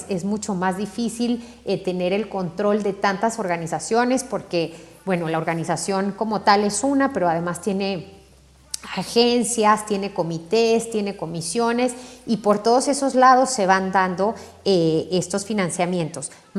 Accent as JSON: {"language": "Spanish", "country": "Mexico", "said": "en mi caso, que soy de México, yo me sorprendí cuando me di cuenta que México era el décimo donante en Naciones Unidas"}